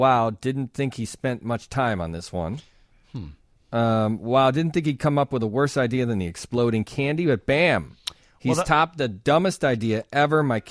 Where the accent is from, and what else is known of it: Chicago, Illinois, United States